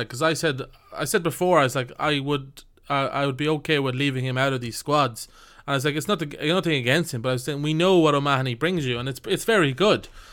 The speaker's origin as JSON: {"language": "English", "country": "Ireland", "said": "Don't patronise us as Irish fans. Like, we know what's up."}